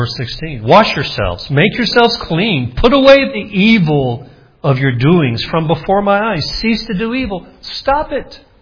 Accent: Alabama, United States; also born or lived in Scranton; I'm from Alabama. I hate snow. I lived in the Scranton, Pennsylvania area when I was at Baptist Bible Seminary.

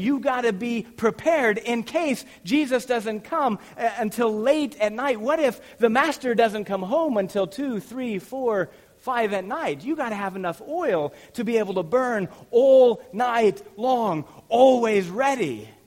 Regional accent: Wyoming, United States; Now, I'm from Wyoming. I don't know anything about life in the inner city of a big city.

